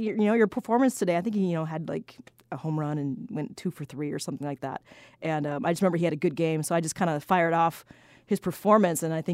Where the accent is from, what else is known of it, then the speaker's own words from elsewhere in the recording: California, United States; But growing up in California, hockey's there, but it's not like one of the sports that we really follow